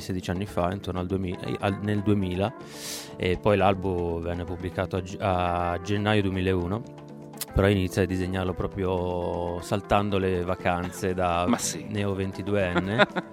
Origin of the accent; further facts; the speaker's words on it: Turin, Piedmont, Italy; in realtà sono partito, per cui da torinese, ecco, un po' come te, piemontese